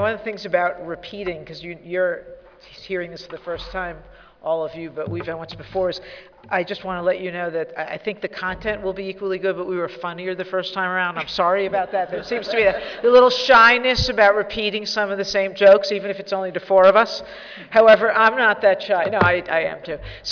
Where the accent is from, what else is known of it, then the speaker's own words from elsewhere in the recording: California, United States; An alternative approach I have is that I'm from California and I'm proud of it, and we welcome you.